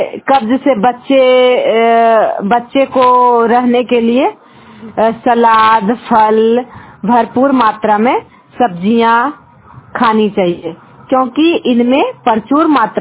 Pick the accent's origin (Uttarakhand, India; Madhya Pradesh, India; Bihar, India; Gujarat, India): Bihar, India; Nardiganj; और मैं नारदीगंज ब्लॉक से बिलोंग करती हूँ